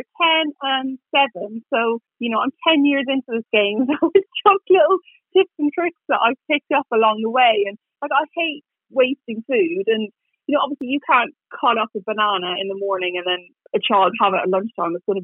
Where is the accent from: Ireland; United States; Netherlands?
Ireland; Kilkenny, Leinster; accent: Irish; now in England; Yes, I'm from Kilkenny.